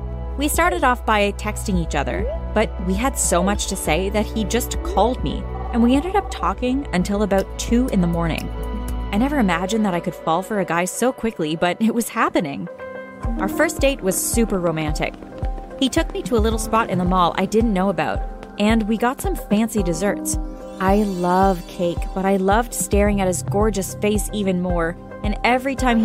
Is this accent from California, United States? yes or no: yes; Los Angeles, California, United States; I'm from Los Angeles.